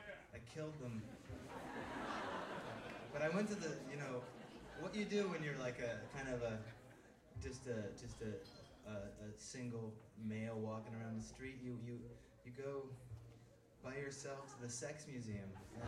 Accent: Idaho, United States; I'm from Idaho.

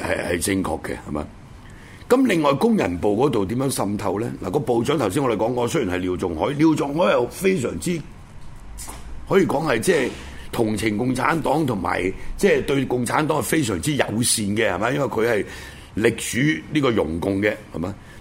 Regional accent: Guangdong, China; 亦都係我哋廣東人啦

